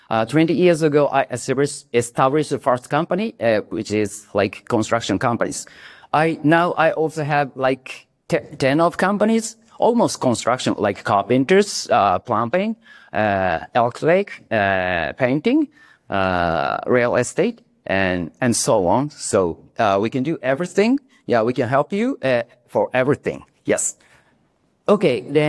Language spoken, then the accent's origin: English; Hokkaido, Japan; English is a second language; We're talking about the Hokkaido because we are from Hokkaido.